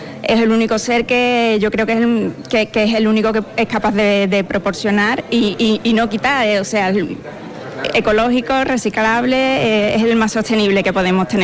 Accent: Badolatosa, Andalusia, Spain; De Écija, bueno, de Badolatosa.

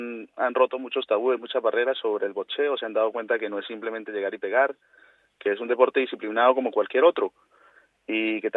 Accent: Estepa, Andalusia, Spain; nosotros nacimos aquí en la Sierra Sur, en Estepa

